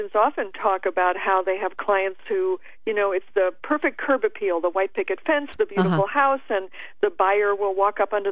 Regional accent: Seattle, Washington, United States; I'm so excited to come back, because that used to be my hometown.

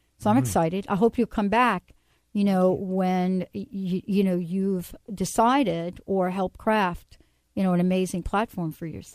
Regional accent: East Coast, United States; I grew up on the East Coast.

